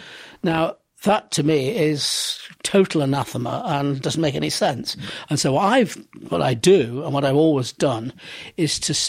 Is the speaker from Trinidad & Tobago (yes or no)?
no; Manchester, North West England, United Kingdom; I grew up in Manchester in a very unartistic environment